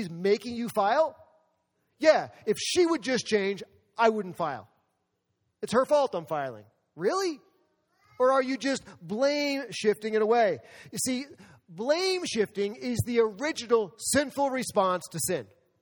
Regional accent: New York City, New York, United States; Where I grew up in New York City

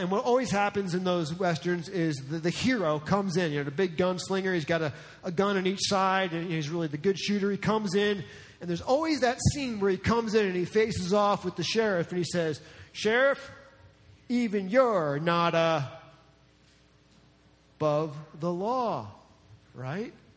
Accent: New Jersey, United States; accent: New Jersey; Some of you know that I grew up outside of New York City, in New Jersey. I'm a Jersey boy, okay?

